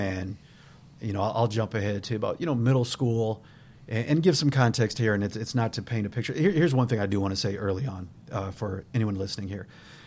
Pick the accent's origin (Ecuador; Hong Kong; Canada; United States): United States; Commerce City, Colorado; as a young adult, where I grew up in the Mile High City, so that's just outside of Denver, Colorado, and a little place called Commerce City.